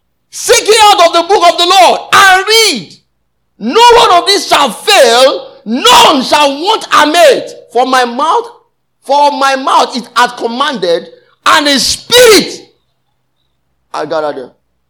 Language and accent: English; Lagos, Nigeria; born there; I was born in Lagos, so it's not as if.